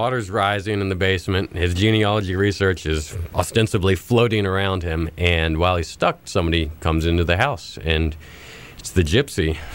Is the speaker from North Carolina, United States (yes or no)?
yes; Greensboro, North Carolina, United States; But the genesis of this story came from when I was growing up in Greensboro.